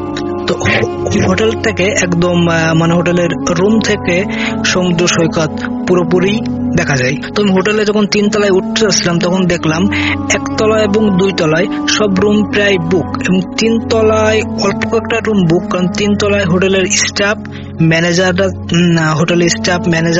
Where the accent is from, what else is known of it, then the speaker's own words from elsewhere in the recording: Jessore, Khulna Division, Bangladesh; আমি পাঁচবাড়িয়া বাখারপাড়া যশোর থেকে বিলং করি।